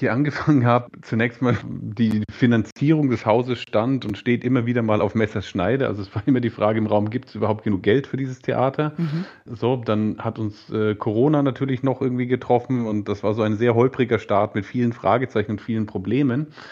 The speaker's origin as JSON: {"language": "German", "region": "West Germany", "country": "Germany", "tie": "born there", "said": "was ich als gebürtiger Wessi erst nicht wahrgenommen habe"}